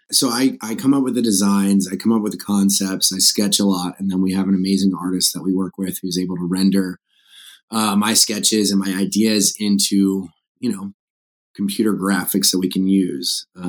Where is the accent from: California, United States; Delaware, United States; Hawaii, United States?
Delaware, United States; now in Charleston, United States; my life in Charleston and growing up on the Eastern Shore of Delaware.